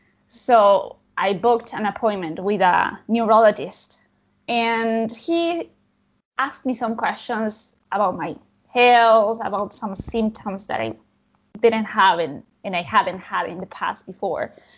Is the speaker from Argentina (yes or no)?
yes; Argentina; I'm 25 years old and I'm from Argentina. I was born in a city that is right in the middle of the country and I have lived here my whole life.